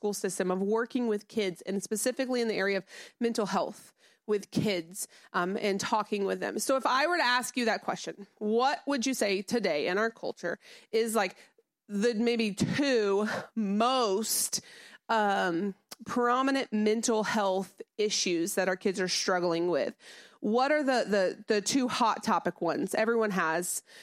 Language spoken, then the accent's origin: English; Springfield, Missouri, United States; I actually was raised in Missouri. I come from the Springfield area.